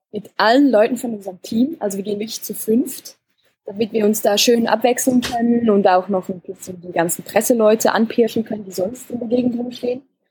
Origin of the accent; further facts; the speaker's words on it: Switzerland; Also, auch als Schweizer Indie ist man pleite.